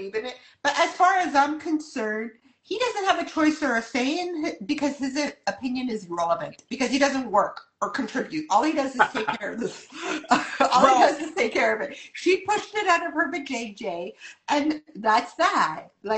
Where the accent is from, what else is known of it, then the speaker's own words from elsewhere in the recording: Canada; I'm sorry, I'm not American, I'm Canadian.